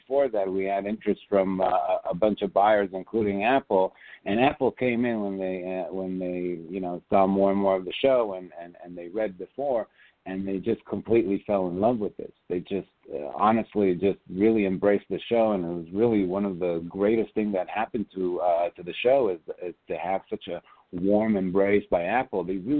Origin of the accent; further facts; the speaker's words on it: Israel; When I grew up in Israel